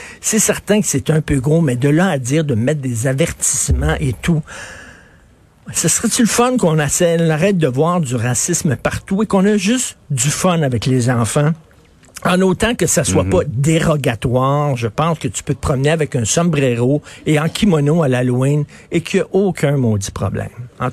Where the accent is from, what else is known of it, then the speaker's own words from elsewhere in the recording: Quebec, Canada; parce que je suis un Québécois francophone